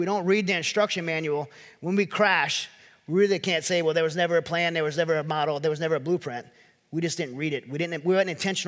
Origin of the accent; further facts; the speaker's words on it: Louisiana, United States; I'm from Louisiana again, so this California blonde hair girl